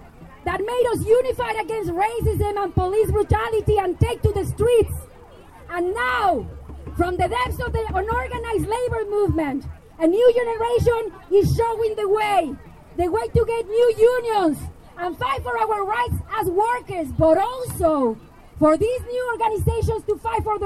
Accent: Mexico City, Mexico; moved away as an adult; now in United States; I was born and raised in Mexico City. I am the daughter of a campesino father from the southern Mexican state of Guerrero and a Chilanga mother from Mexico City.

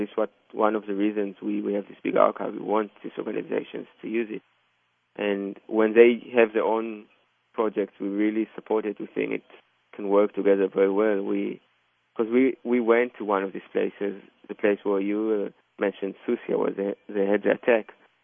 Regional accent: Israel; English is a second language; because we come from Israel, we have the privilege to come and go

